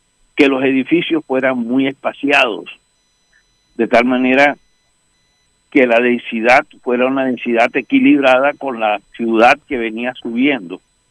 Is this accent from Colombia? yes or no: yes; Barranquilla, Atlántico, Colombia; como barranquillero creo que debo hacerlo